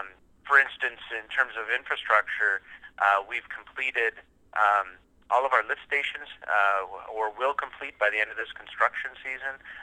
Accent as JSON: {"language": "English", "town": "Dickinson", "region": "North Dakota", "country": "United States", "tie": "born there", "said": "I was born in Dickinson, so I have my heart is here. I've been back in Dickinson as city administrator now for 7 years."}